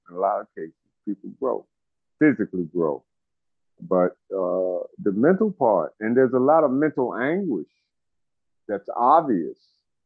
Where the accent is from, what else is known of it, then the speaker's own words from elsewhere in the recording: Newark, New Jersey, United States; It has its faults and everything, but I'm from Newark, New Jersey, and where I work is the best facility here.